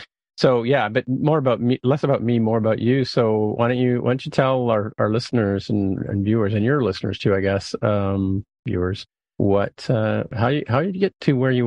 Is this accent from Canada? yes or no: yes; St. Catharines, Ontario, Canada; So I grew up in St. Catharines, Ontario, when I was, before our high school or early high school.